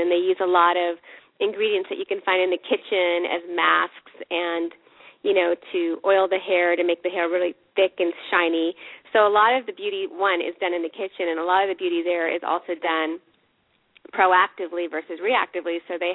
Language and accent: English; India; my background is Indian. I'm from India.